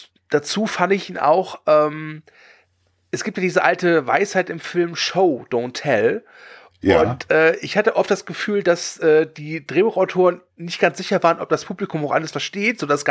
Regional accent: Rhineland, Germany; Jetzt musst du mir als Rheinländer erklären, was das bedeutet.

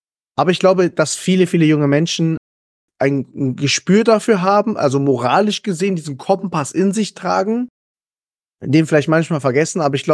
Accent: Peru; now in Germany; Ich für meinen Teil liebe Deutschland und es gibt natürlich Dinge, die mir nicht gefallen und Peru gibt es so Dinge, die mir auch nicht gefallen

